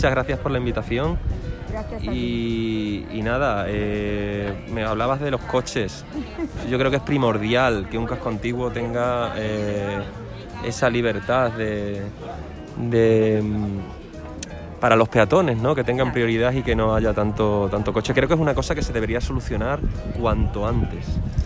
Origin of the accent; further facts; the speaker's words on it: Hornachos, Extremadura, Spain; moved away as an adult; now in Badajoz, Spain; yo soy de Hornachos, nací en Hornachos hace 39 años. Llegué aquí a Badajoz con 19, o sea que llevo ya casi 20 años en Badajoz viviendo.